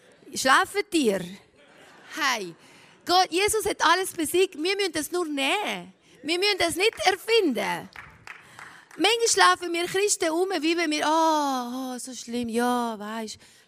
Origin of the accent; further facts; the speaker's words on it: Switzerland; dass wir als Schweizer und Schweizer Gemeinde stehen und sagen, jetzt ist die Zeit, dass wir aufstehen.